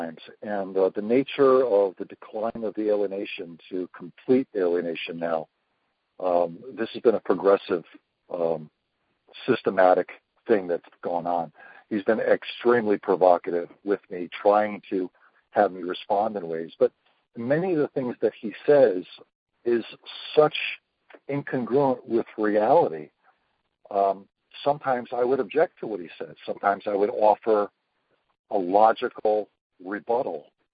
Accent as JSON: {"language": "English", "region": "Connecticut", "country": "United States", "said": "I'm from Connecticut."}